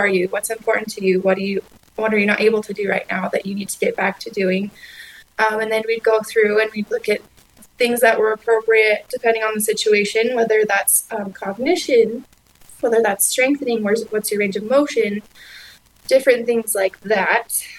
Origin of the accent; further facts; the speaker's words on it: Evanston, Wyoming, United States; So I'm originally from Evanston, Wyoming.